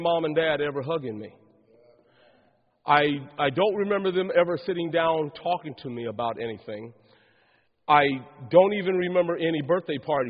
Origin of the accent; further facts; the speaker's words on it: Denver, Colorado, United States; born there; And they moved from Alabama in 1955. And I was born in Denver, Colorado.